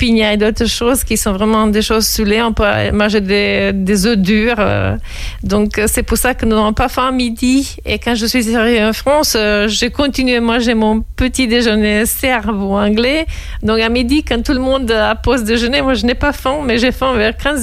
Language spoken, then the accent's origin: French; Serbia; French is a second language; Dans ma ville natale, je habite à côté de la montagne Zlatibor, qui est très populaire, la plus populaire en Serbie.